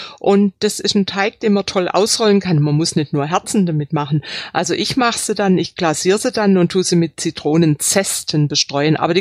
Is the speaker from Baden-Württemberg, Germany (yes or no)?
yes; Baden-Württemberg, Germany; das ist so ein Klassiker bei uns im Schwabenland